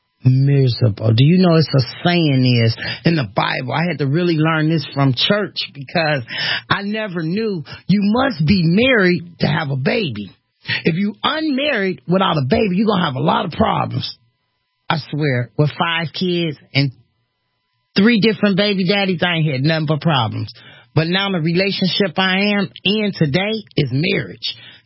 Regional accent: Cleveland, Ohio, United States; I'm from Cleveland, you know, I'm trying to explain to the lady.

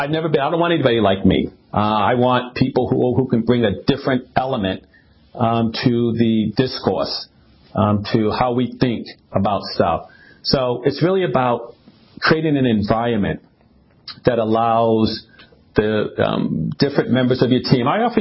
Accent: Boston, Massachusetts, United States; I used to, you know, back in the day, I grew up in Boston.

